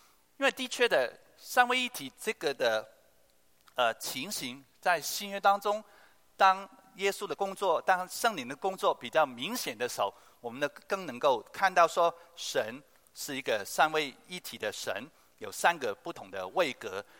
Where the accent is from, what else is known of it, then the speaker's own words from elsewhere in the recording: Hong Kong; 我们香港人说这个